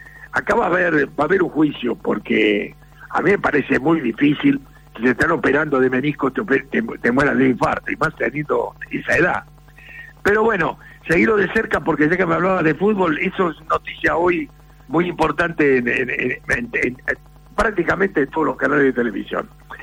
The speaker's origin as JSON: {"language": "Spanish", "town": "San Telmo", "region": "Buenos Aires", "country": "Argentina", "tie": "born there", "said": "como yo nací en San Telmo allá hace muchos años"}